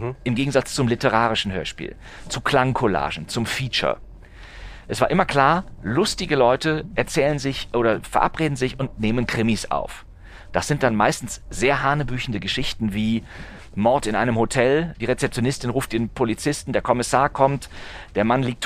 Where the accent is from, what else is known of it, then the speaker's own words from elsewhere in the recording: North Rhine-Westphalia, Germany; Ich bin in Nordrhein-Westfalen aufgewachsen, hatte also immer die Radioprogramme des WDR.